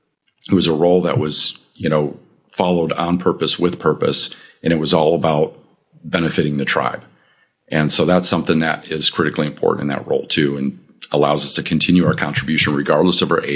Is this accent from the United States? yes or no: yes; Michigan, United States; I'm a Michigander. I'm from Michigan. And yeah, I'm cold weather people by design.